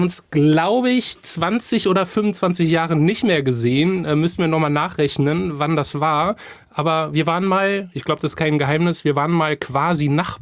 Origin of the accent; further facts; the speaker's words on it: Trier, Rhineland-Palatinate, Germany; also born or lived in France; Ich bin gar nicht gebürtiger Trierer, sondern bin in Trier aufgewachsen, aber gebürtig komme ich tatsächlich aus Frankreich. Also bin so mit so einem deutsch-französischen kulturellen Rucksack quasi aufgewachsen.